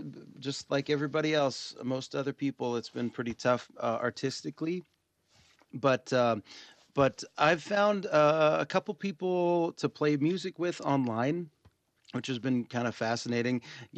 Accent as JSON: {"language": "English", "town": "Sitka", "region": "Alaska", "country": "United States", "tie": "born or raised there", "said": "born and raised in Sitka."}